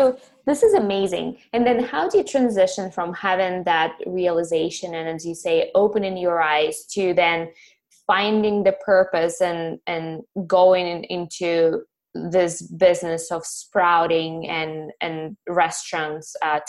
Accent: Ukraine; And she's a really good cook, but we're both from Ukraine.

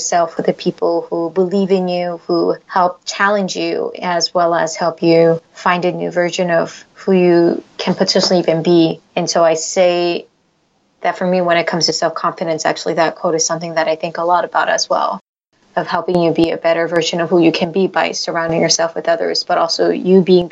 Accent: United States; I'm Korean American.

